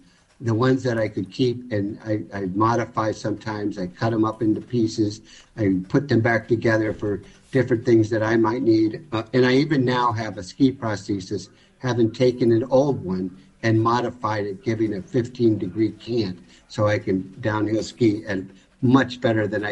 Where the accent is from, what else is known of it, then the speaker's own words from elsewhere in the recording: Green Bay, Wisconsin, United States; because I grew up in Green Bay, Wisconsin, and I had dreams of being a place kicker for the Green Bay Packers someday.